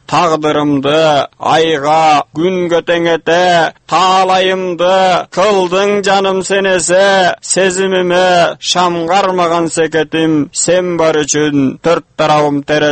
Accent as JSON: {"language": "Kyrgyz", "town": "Kara-Moinok", "region": "Naryn Region", "country": "Kyrgyzstan", "tie": "born or raised there", "said": "Кочкар районунда Кара Мойнок деген айылда туулуп өскөм."}